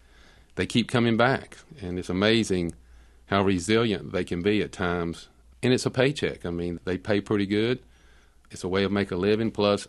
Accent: United States; Well, it makes me glad I'm an American. I can honestly say that.

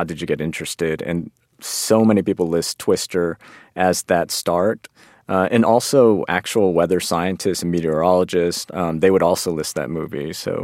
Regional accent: Arkansas, United States; I grew up in Arkansas, Northwest Arkansas

